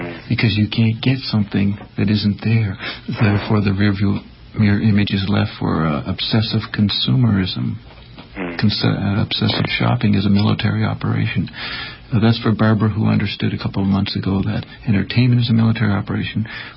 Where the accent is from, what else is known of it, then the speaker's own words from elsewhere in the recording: Dartmouth, Nova Scotia, Canada; That's why I come from Dartmouth, Nova Scotia. Darting mouth. It's in the place you're born.